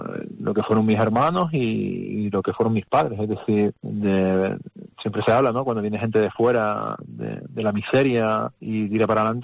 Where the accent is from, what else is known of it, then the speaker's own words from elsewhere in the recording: Canary Islands, Spain; soy canario y para mí son dos equipos de la tierra.